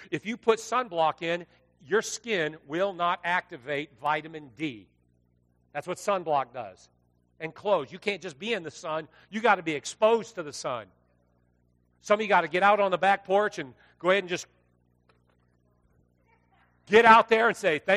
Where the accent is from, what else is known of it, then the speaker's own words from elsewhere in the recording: California, United States; I lifeguarded for 4 years. I grew up in California. There wasn't a day I wasn't in the sun.